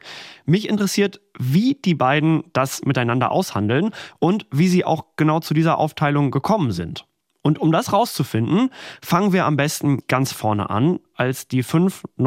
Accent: North Rhine-Westphalia, Germany; die zwei kommen aus meiner alten Heimat, aus dem Ruhrgebiet.

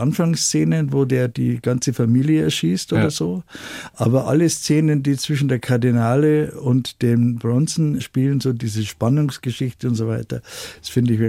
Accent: Markt Schwaben, Bavaria, Germany; Es gibt eine kleine Geschichte aus dem Dorf, aus dem ich komme, aus Markt Schwaben.

